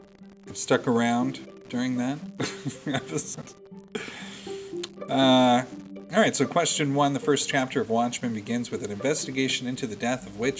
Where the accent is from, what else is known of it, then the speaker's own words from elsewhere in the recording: United States; I'm American, so I don't know how to pronounce anything.